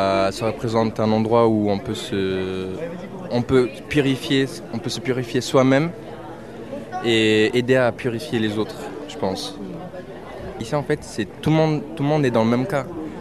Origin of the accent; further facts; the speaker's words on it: Pau, Nouvelle-Aquitaine, France; je viens de Pau. J'ai 18 ans